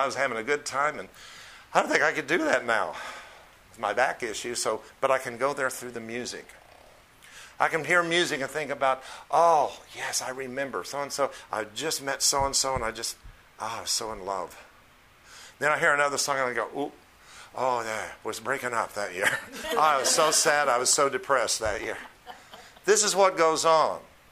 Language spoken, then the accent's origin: English; United States; We were raised and born in America.